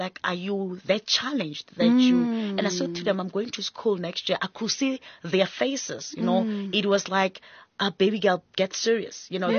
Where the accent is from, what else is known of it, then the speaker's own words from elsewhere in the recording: Hammanskraal, Gauteng, South Africa; As I said, I grew up in Hammanskraal